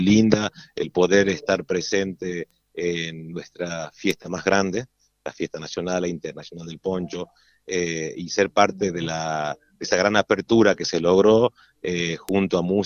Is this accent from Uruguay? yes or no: no; Catamarca, Argentina; Yo soy un fanático de Catamarca, defiendo mi cultura, nuestra cultura catamarqueña a donde vaya.